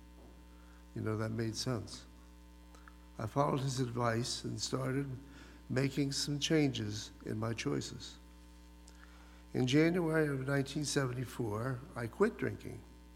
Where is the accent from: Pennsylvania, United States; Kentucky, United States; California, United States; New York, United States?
Pennsylvania, United States; Gray; I was born on October 1st, 1951, shortly after midnight, to … was raised in a Christian home.